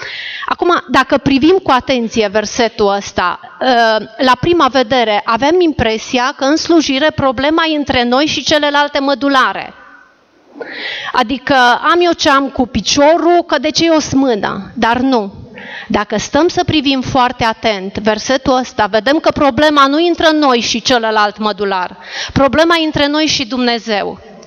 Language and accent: Romanian; Cugir, Alba County, Romania; de la Cugir